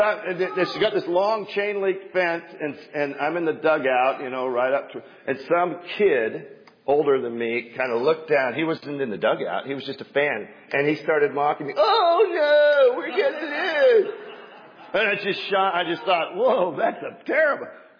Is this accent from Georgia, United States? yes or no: no; Kirkland, Washington, United States; I'm from Kirkland, Washington.